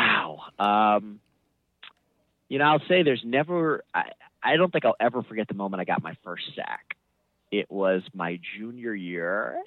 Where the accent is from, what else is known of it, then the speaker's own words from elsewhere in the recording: Washington, District of Columbia, United States; We grew up in the Washington, D.C. area.